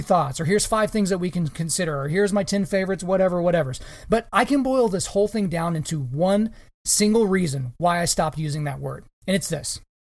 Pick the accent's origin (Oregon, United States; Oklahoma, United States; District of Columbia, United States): Oklahoma, United States; In my home state of Oklahoma.